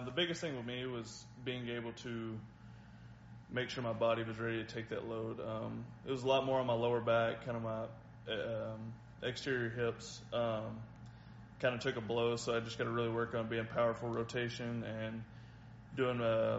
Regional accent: Little Rock, Arkansas, United States; I'm from Little Rock, so I've always said a big goal of mine is the Double-A teams in Arkansas. It's like 15 minutes from my house.

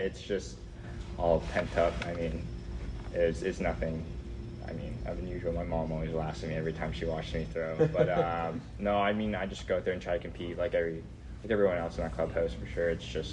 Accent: Toronto, Ontario, Canada; I grew up in Toronto, so it's not much different, but first time actually being in New York

